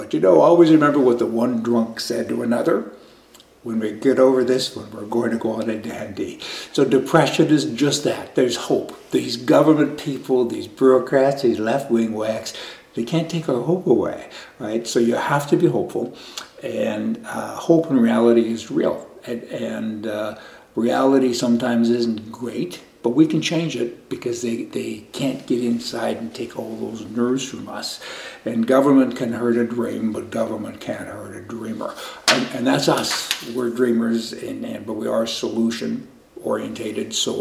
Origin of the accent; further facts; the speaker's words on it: Canada; and I am Canadian, so it ain't that easy sometimes.